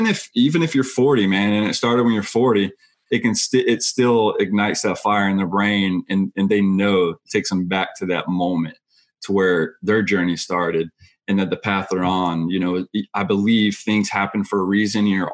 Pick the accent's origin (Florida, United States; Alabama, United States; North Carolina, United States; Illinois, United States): Florida, United States; Tallahassee; I saw that you have an affiliation or some kind of, you know, relationship with where I'm from. I'm from Tallahassee, Florida.